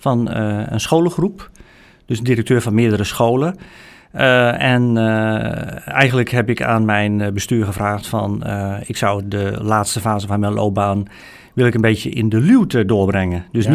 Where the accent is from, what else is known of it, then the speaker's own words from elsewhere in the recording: Sint-Annaparochie, Friesland, Netherlands; born there; Ik ben geboren in Sint-Anne-parochie.